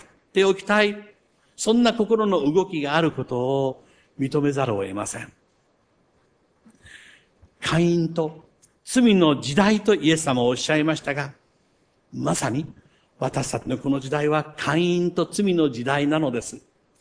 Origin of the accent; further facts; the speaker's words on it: Kochi, Japan; now in Uchinada, Japan; 私がこの内灘に来て、しばしば高知の話をすると、そんなに高知がいいなら高知へ帰れと言われたことがありますが、出てきた故郷のことを思っていたのであれば、帰る機会はあったでしょうが、帰らないで長くここに